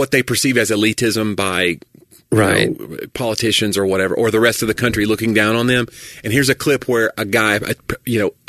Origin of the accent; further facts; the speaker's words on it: Tennessee, United States; And plus, I'm from Tennessee. Everybody makes fun of Tennessee. We're all hillbillies.